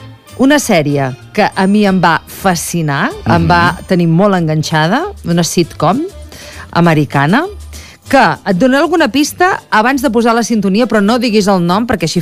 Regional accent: Catalonia, Spain; dic impossible, no som tants catalans.

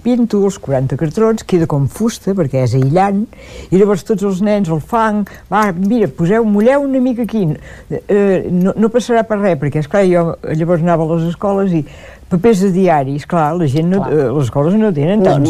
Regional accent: Olot, Catalonia, Spain; Jo sóc d'Olot, i si visc allà al carrer Macarnau

